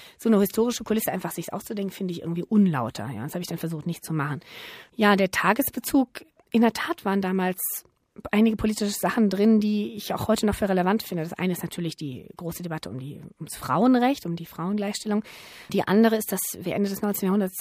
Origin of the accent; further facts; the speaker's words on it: Frankfurt, Hesse, Germany; Ich meine, Frankfurt ist irgendwie meine Heimatstadt. Ich habe da 20 Jahre gelebt.